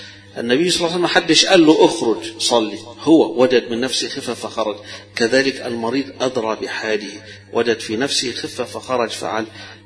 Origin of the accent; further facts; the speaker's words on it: Egypt; للأسف الشديد دي مشكلتنا احنا كمصريين كلنا دكاترة كلنا أطباء